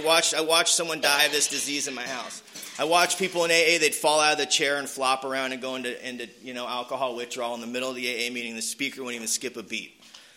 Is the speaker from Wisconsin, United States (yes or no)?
no; Mission Viejo, California, United States; And I grew up in Mission Viejo, California. I don't think they saw a gang member till I got there, you know.